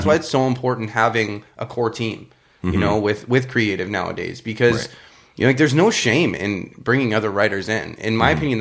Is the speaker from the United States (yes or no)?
no; Hamilton, Ontario, Canada; No, actually, I grew up in Hamilton.